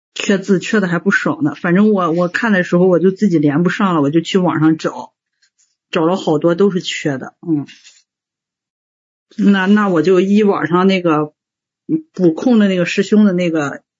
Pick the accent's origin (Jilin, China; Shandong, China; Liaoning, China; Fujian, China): Shandong, China; Jinan; 我是济南的。